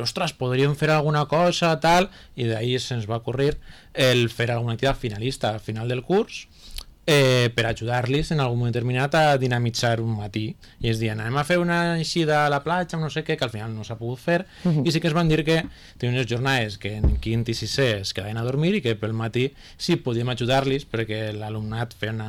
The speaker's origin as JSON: {"language": "Catalan", "town": "Borriana", "region": "Valencian Community", "country": "Spain", "said": "jo soc de Borriana"}